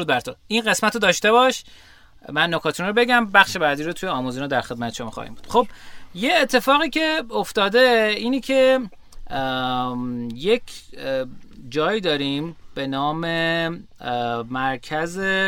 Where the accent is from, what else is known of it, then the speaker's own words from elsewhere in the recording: Iran; born there; اسفباره که ما تو ایران به دنیا اومدیم.